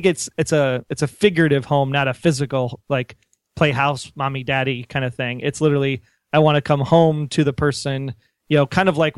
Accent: Milwaukee, Wisconsin, United States; they used my hometown of Milwaukee in this episode.

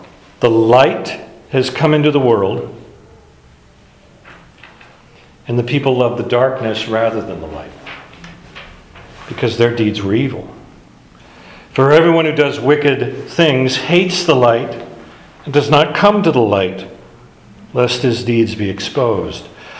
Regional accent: Alaska, United States; Growing up in Alaska, on the state flag of Alaska is the Big Dipper.

